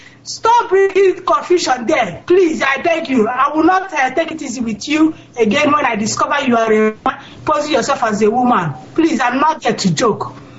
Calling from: Sweden; I'm calling from Sweden.

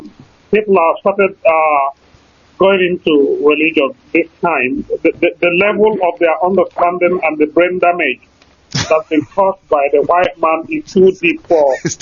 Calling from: London, United Kingdom; I'm calling from London here.

